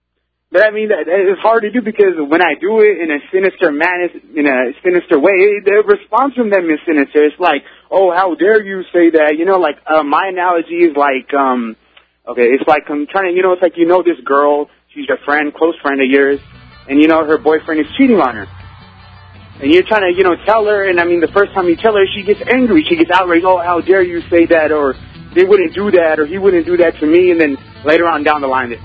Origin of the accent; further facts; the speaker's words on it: California, United States; I'm from California.